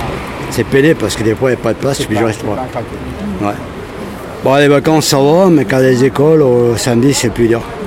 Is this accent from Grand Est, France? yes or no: no; Grenoble, Auvergne-Rhône-Alpes, France; born there; Moi, j'habite ici, je suis né à Grenoble.